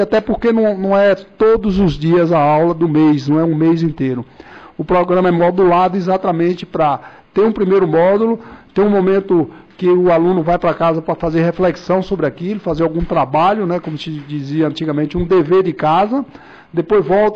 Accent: Miguel Comum, Bahia, Brazil; aqui no estado da Bahia, por exemplo, na minha cidade, eu sou de Miguel Comum, aqui perto

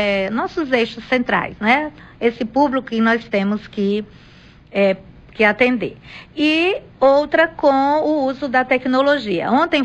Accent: Northeast Region, Brazil; como nordestina que sou e nordestino que somos

